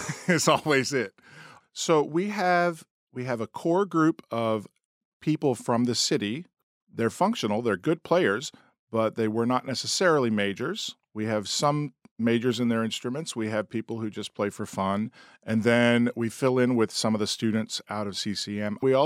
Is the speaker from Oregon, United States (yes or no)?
no; Arkansas, United States; also born or lived in Tallahassee / Atlanta; And then I went from Tallahassee to Atlanta for about 10 years, and then Atlanta to Arkansas again. I grew up in Arkansas.